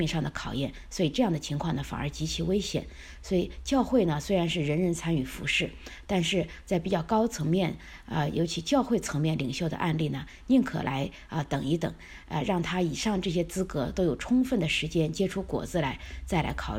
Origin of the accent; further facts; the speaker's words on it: China; 就像我们中国人说的“一屋不扫，何以扫天下”